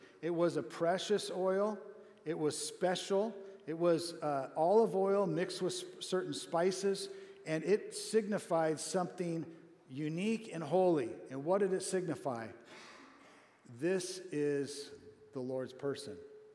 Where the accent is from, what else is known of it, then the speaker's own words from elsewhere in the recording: Corona, California, United States; I'll go run in the hills above my hometown in Corona, California, and there's this sage smell.